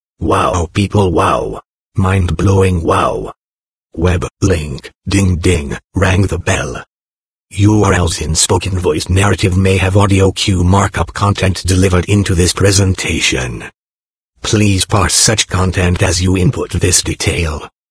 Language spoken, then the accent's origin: English; San Bernardino, California, United States; my return back to my hometown of San Bernardino